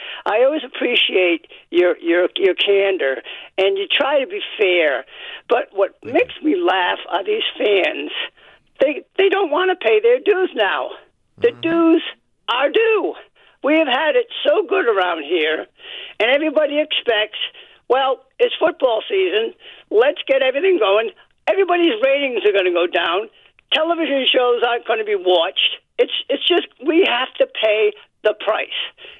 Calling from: Richmond, Rhode Island, United States; I'm calling from Richmond, Rhode Island, guys.

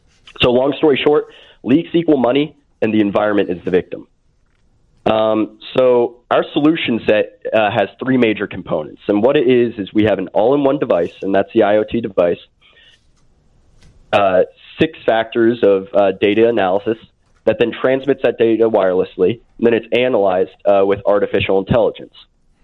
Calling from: State College, Pennsylvania, United States; Actually, State College, Pennsylvania. We're actually in the single digits, so I'm kind of jealous of your double digit temperatures.

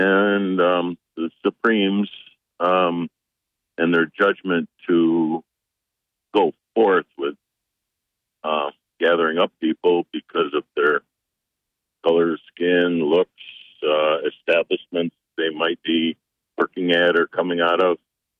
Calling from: Conklin, United States; Good morning, Bob. … I'm calling from Conklin.

